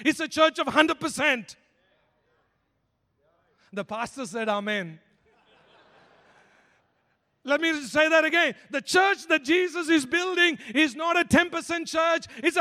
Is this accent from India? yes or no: yes; India; English is a second language; I'm Indian, you know.